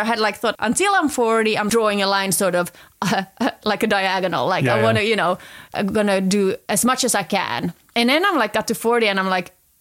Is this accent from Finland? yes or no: yes; Vaasa, Ostrobothnia, Finland; that's where I come from Vaasa.